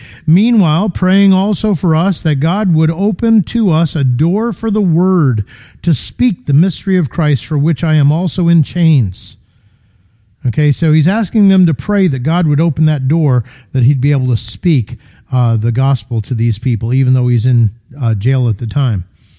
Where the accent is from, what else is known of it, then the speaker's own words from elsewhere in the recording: Connecticut, United States; Okay, I'm from Connecticut, but I learned this in studying Greek, that y'all is a legitimate biblical term.